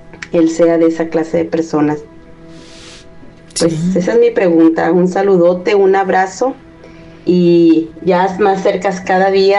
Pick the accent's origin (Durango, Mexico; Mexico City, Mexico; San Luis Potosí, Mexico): Durango, Mexico; ¿Qué creen que en diciembre fui a mi tierra natal, a Durango